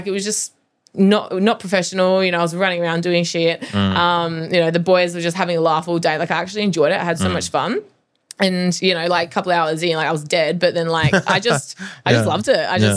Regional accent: Perth, Western Australia, Australia; So I did my apprenticeship in Perth because I'm from Perth.

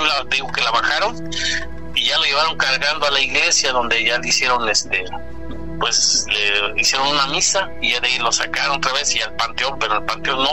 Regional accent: Puebla, Mexico; allá en el estado de Puebla, falleció mi mamá en la Ciudad de México. Y de ahí, pues, la trasladé a mi tierra natal.

